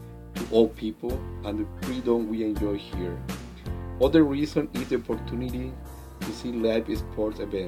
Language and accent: English; Quintana Roo, Mexico; moved away as an adult; now in Los Angeles, United States; small village near the city of Cancun, Mexico. I lived there about 27 years in my hometown.